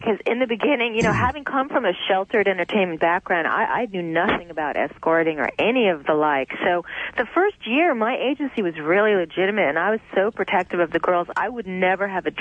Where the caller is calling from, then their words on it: Los Angeles, California, United States; I'm here in L.A.